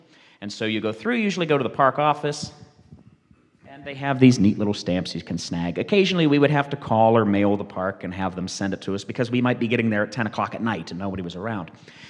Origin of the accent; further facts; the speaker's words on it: Linesville, Pennsylvania, United States; growing up in Linesville, I'm a Linesville boy, born and bred